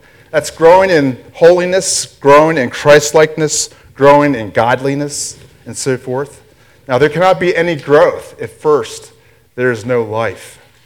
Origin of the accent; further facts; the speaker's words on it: Greeley, Colorado, United States; But I'm from Greeley